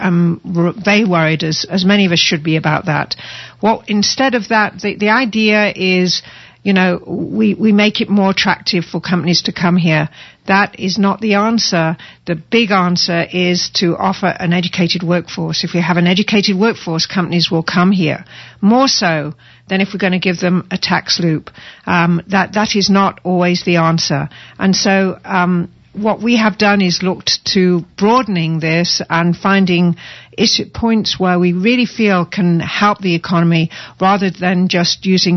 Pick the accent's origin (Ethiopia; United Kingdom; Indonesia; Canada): United Kingdom; England; moved away as an adult; now in United States; I was born and bred in England, came over here in 1981. So, this is my adopted country.